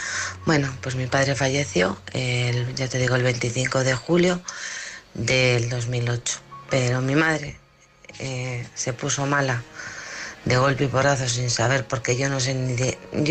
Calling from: Alcorcón, Community of Madrid, Spain; de Alcorcón.

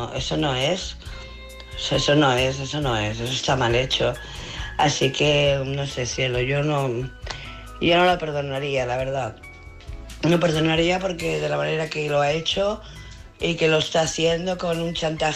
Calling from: Barcelona, Catalonia, Spain; de Barcelona.

